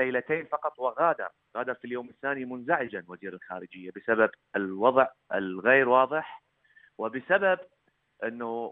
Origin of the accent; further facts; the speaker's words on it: Iraq; أنا صحفي عراقي